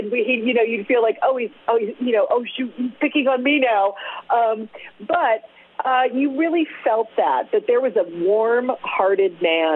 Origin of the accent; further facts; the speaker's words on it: Dayton, Ohio, United States; born there; I was born in Dayton, Ohio, so I'm really happy to be talking to the Midwest.